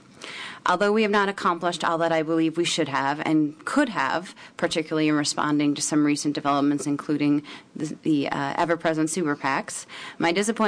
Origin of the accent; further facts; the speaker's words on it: Minnesota, United States; and it's my home state of Minnesota where he was crowned with one of his NCAA titles.